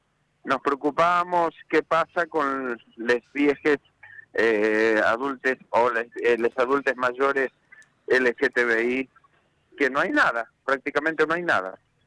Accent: Rosario, Santa Fe, Argentina; Nosotros rosarinos, no somos rosarinos, pues somos santafesinos, fundamentalmente.

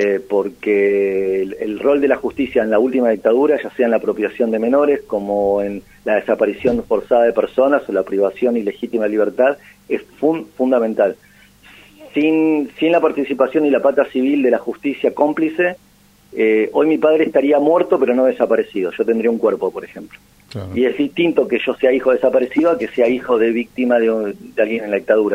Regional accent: Mar del Plata, Buenos Aires Province, Argentina; hace que la identidad marplatense somos casi como porteños aspiracionales nosotros.

